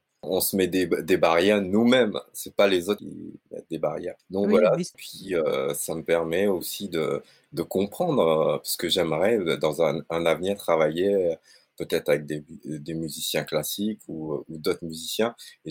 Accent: Réunion, France; moved away as an adult; moi, je suis français, je suis né à l'île de la Réunion et j'ai vécu là-bas 20 ans. Et puis, je suis venu en métropole pour faire mes études supérieures. J'ai débarqué à Bordeaux

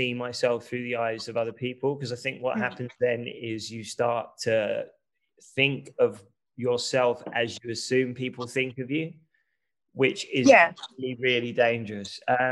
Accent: London, United Kingdom; growing up in East London prepared me for really well.

